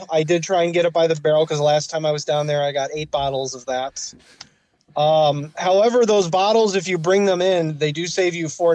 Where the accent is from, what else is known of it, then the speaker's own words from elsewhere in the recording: Sleepy Hollow, Illinois, United States; But so I'm from Sleepy Hollow, Illinois.